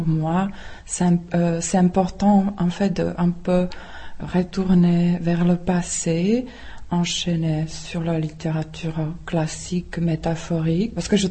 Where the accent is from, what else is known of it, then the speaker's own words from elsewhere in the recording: Prague, Czechia; French is a second language; Moi, j'ai grandi ici à Prague, à la proximité d'une famille bilingue.